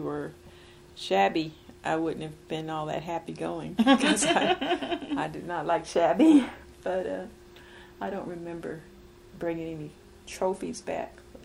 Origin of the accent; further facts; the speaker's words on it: Asheville, North Carolina, United States; but growing up in Asheville, the sense of there being a lot of other black people out there in the world was very, very limited.